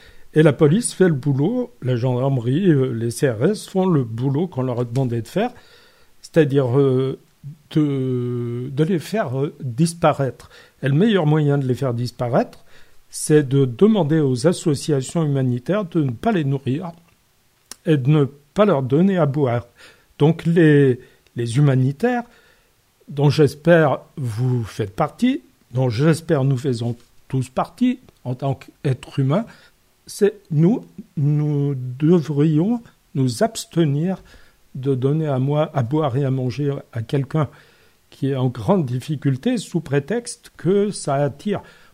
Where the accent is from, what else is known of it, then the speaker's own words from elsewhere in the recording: France; moi, ça me gêne en tant que Français.